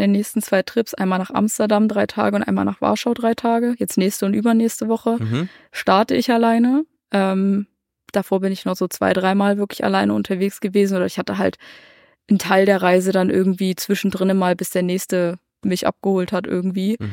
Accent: Saxony, Germany; in der Sächsischen Schweiz, in meiner Heimat

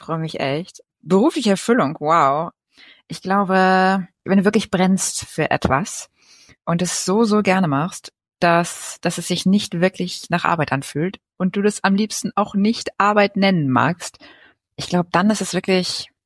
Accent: Mecklenburg-Vorpommern, Germany; Naja, ich bin auf Rügen aufgewachsen und meine beiden Eltern sind öffentlicher Dienst.

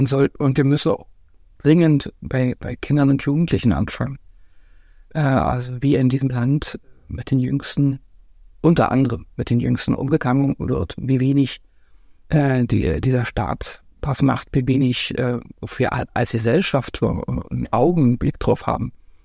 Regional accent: East Germany, Germany; So sah ich als Ostdeutscher mit meinem Ostanorak in dem westdeutschen Kaufhaus aus 1990.

